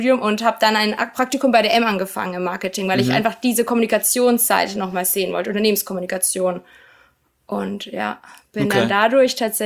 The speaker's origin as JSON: {"language": "German", "town": "Karlsruhe", "region": "Baden-Württemberg", "country": "Germany", "tie": "born or raised there", "said": "Ich bin in Karlsruhe aufgewachsen."}